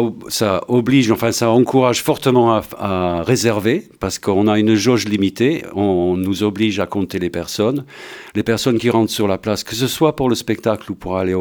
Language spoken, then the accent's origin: French; London, United Kingdom; French is a second language; now in La Bastide-d'Armagnac, France; Eh bah, de Londres, d'origine, voilà.